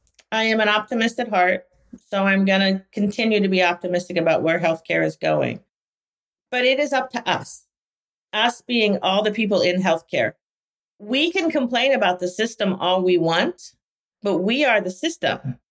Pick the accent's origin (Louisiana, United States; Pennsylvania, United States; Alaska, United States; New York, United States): Pennsylvania, United States; Philadelphia; I mean, I'm from Philadelphia, Temple, Penn.